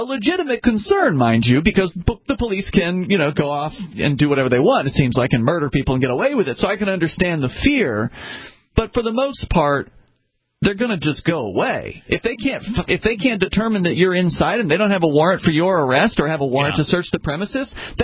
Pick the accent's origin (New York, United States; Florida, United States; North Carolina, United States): Florida, United States; And I'm from Florida originally. They call it the Baker Act there.